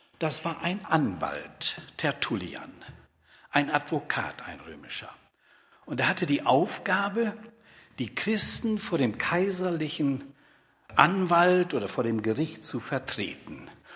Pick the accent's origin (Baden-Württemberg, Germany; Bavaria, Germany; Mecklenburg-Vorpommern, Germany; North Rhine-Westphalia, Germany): North Rhine-Westphalia, Germany; Bünde; In dem Dorfteil, wo ich groß geworden bin, wo ich zur Schule gegangen bin, in dünner Holz, gibt es einen Weg.